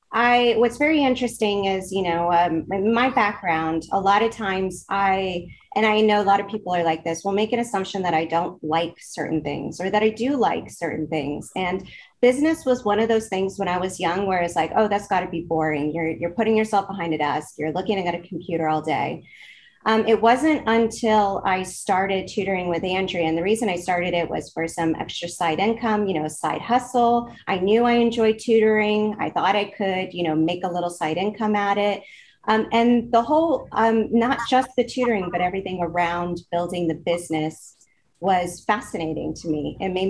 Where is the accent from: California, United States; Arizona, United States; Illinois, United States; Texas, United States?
Texas, United States; I was born and raised in Texas, so a Texan, and I actually grew up mostly in the arts.